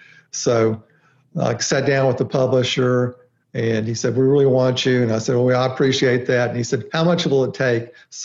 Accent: Auburn, Alabama, United States; I grew up in Auburn, decided to go to Auburn for my freshman year.

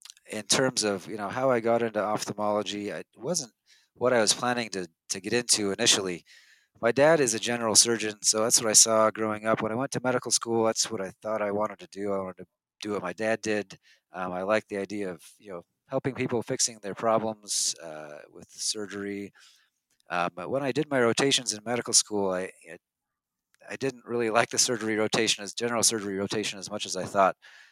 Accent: Oregon, United States; I grew up in Oregon. Both my wife and I are from Oregon.

